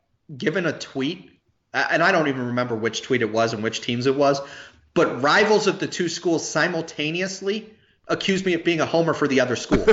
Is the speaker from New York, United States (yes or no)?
no; Cincinnati, Ohio, United States; now in Indianapolis, United States; Again, I went to Ohio State. I grew up in Cincinnati. I live in Indianapolis now. I'm a Big Ten guy.